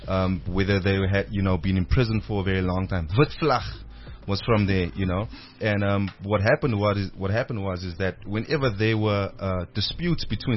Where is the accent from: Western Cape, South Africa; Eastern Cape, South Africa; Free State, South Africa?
Western Cape, South Africa; Paarl; I grew up in Paarl, in the Western Cape.